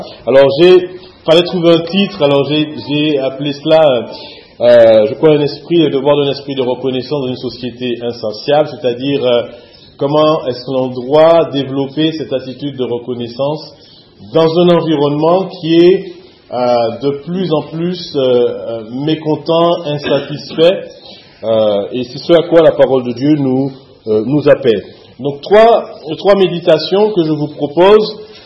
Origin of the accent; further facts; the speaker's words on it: Martinique; born there; j'ai 56 ans, je suis né à la Martinique